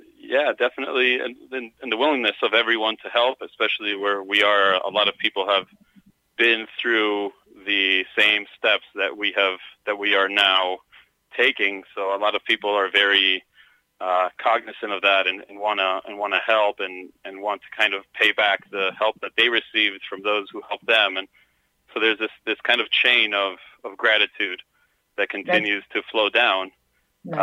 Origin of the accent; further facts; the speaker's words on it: Venezuela; now in United States; I moved from Venezuela into the U.S. in 2000, and it took me 16 years to become a citizen in the States.